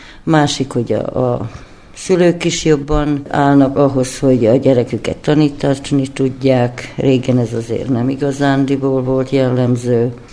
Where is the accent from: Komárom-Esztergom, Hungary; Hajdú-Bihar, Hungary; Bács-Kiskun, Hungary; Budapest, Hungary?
Hajdú-Bihar, Hungary; Hajdúböszörmény; born there; Én Hajdúbiharba születtem, Hajdúböszörménybe